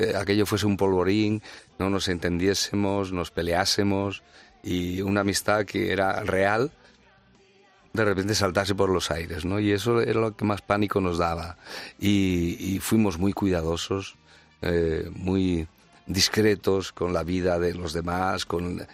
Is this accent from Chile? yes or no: no; Mieres, Asturias, Spain; siempre por Navidades nos juntamos en mi pueblo, en Mieres.